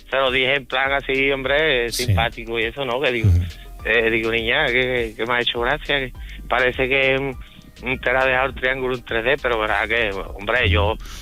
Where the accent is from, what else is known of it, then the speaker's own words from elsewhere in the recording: Seville, Andalusia, Spain; estaba yo trabajando en Zaragoza, yo soy de Sevilla, y estaba trabajando en Zaragoza.